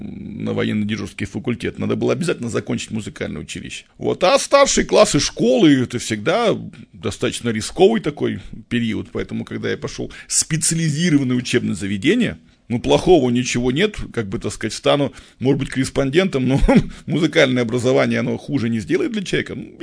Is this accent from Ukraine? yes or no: yes; Ukraine; moved away; also born or lived in Kamchatka; мама отвезла меня к бабушке на Украину, вернее, к маме моего отца. Вот. Мама моего отца была абсолютной хохлушкой. То есть я вообще, говорят, что я до 5 лет не говорил по-русскому. На русском языке, говорил чисто на украинском языке